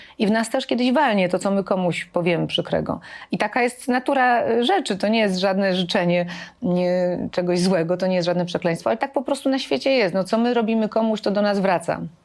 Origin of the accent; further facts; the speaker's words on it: Silesian Voivodeship, Poland; bo ja jestem ze Śląska, a na Śląsku kobiety są właśnie bardzo praktyczne